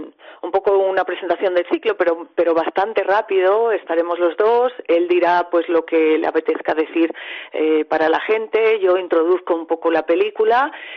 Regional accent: Ponferrada, Castile and León, Spain; de crear este ciclo aquí, en Ponferrada, en mi tierra, ¿no? En nuestra tierra, imagino.

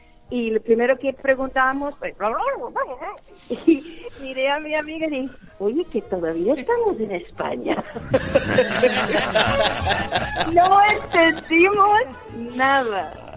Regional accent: Wisconsin, United States; Spanish is a second language; Yo soy de Wisconsin.

